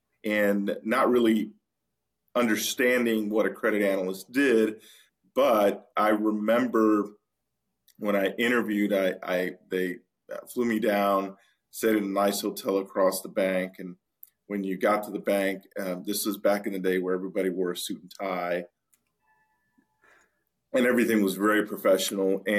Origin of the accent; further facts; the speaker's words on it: San Antonio, Texas, United States; I grew up in San Antonio, Texas, and I needed a job when I was in high school.